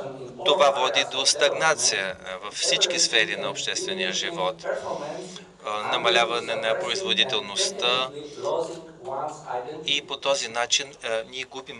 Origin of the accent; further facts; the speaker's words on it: Slovakia; Bulgarian is a second language; Аз съм от Словакия, но не говоря добре български, за съжаление, но мога да разбирам български, когато се говоря.